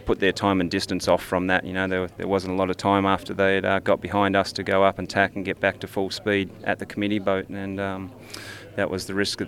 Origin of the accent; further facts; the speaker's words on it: New Zealand; but for us this far away, it's just great to see so many Kiwis on the side of the canal